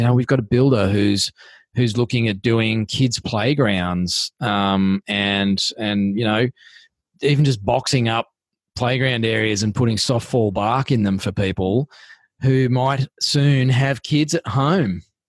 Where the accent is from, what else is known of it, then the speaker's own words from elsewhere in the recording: Australia; We are Australians. We're Australian made and owned. We're family businesses.